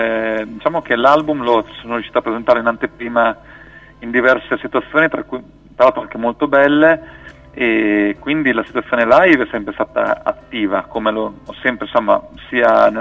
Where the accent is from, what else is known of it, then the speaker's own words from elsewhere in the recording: Rimini, Emilia-Romagna, Italy; io sono nato e cresciuto a Rimini, come si può dedurre anche da questa canzone